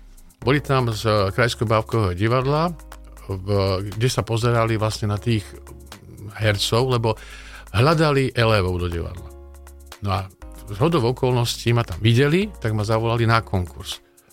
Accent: Sučany, Žilina Region, Slovakia; som rodák zo Sučian

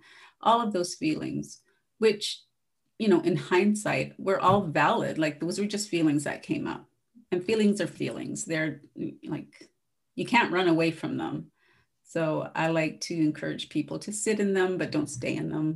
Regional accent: Saskatchewan, Canada; now in Calgary, Canada; I've lived in Calgary for over 30 years, but I grew up in Saskatchewan, and I'm a prairie girl at heart, love the wide open spaces

